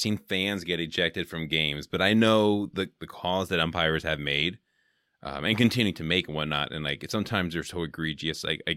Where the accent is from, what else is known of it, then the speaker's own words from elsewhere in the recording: California, United States; And I'm here in Wisconsin, but I grew up in the Bay Area.